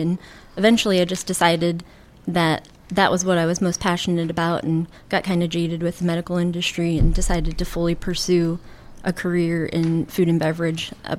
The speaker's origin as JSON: {"language": "English", "town": "Tampa", "region": "Florida", "country": "United States", "tie": "born or raised there", "said": "Yeah, I grew up in Tampa and graduated high school, and I moved to Orlando to attend University of Central Florida."}